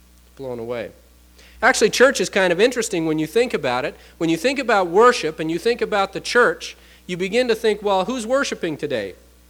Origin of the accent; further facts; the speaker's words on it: Ontario, Canada; "Well, I'm from just north of Toronto." Toronto. That's a province in Canada, isn't it?" So I'm beginning to, you know, hair on the back of my neck here as a good Canadian.